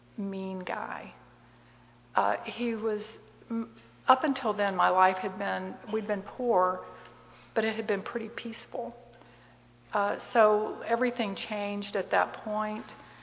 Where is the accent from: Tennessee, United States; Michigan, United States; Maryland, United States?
Tennessee, United States; So, I grew up in Tennessee. When I was 2, my brother was 4, my sister wasn't quite born yet. My father abandoned us. It was a coal mining town.